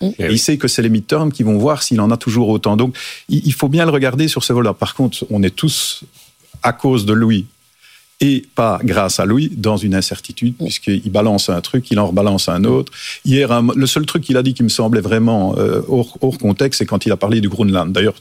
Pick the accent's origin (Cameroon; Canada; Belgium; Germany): Belgium; now in France; Je vous avoue que moi, en tant que Belge, je suis très heureux. Je suis très heureux en France.